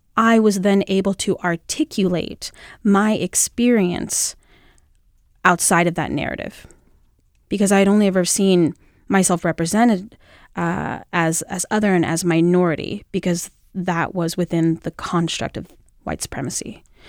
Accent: United States; I can only speak as an American, only ever having lived here.

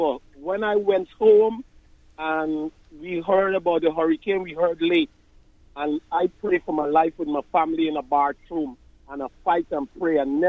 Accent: Georgetown, Demerara-Mahaica, Guyana; moved away; I'm from a different country. I'm from Georgetown, Guyana.

